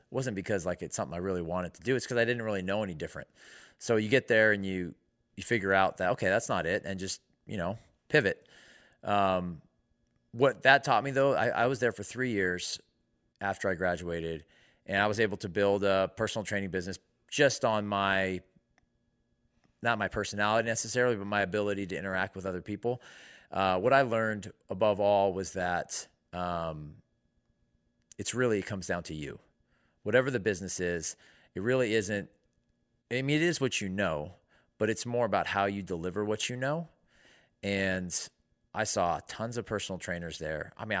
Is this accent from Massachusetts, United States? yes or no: no; California, United States; met with senators from California, my home state